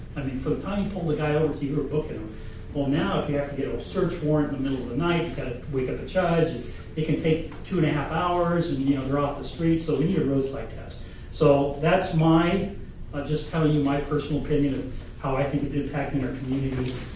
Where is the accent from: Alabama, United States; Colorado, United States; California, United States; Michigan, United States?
California, United States; Irvine; I came from Southern California, the city of Irvine.